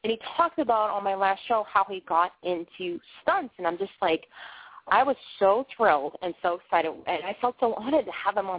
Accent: Boston, Massachusetts, United States; accent: Bostonian; I have this weird accent. I'm from Boston, and I have a Bostonian accent.

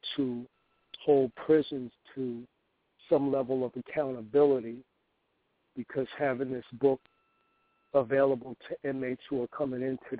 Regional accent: Keyport, New Jersey, United States; moved away as an adult; Well, I'm originally from the Jersey Shore, small town, Keyport, New Jersey. Lived in Keyport till I was around 21, 22 years old.

